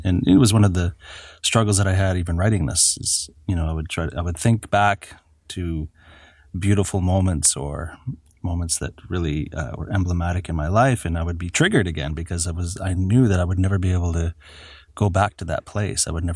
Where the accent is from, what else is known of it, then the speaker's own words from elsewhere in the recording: Lytton, British Columbia, Canada; now in Ottawa, Canada; growing up in Lytton, you become acclimatized and accustomed to warm summers, of course.